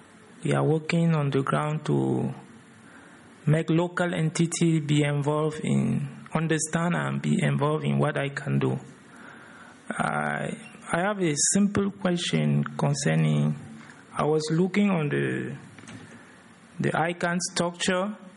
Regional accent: Cameroon; I'm from Cameroon.

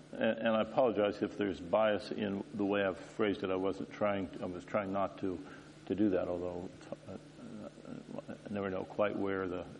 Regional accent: United States; As an American and having grown up in the U.S., I'm familiar

